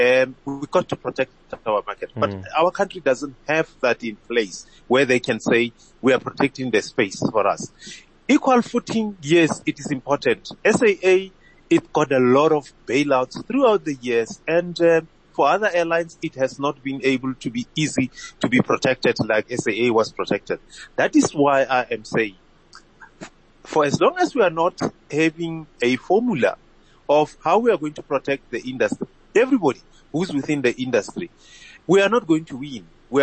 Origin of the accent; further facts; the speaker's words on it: South Africa; When you look at, you know, how we as South African have been getting the airlines